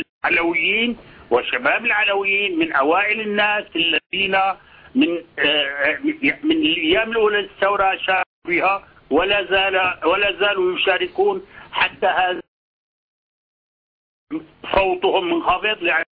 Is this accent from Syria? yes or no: yes; Syria